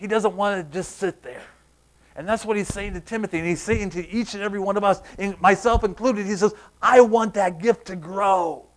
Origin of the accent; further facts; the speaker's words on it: Princeton, New Jersey, United States; I'm from Princeton, all right?